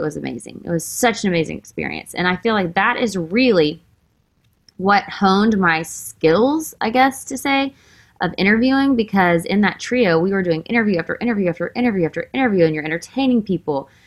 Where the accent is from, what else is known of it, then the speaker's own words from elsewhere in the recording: Texas, United States; So let me introduce myself. … I am 36 years old. I am from Texas. I grew up with a great family.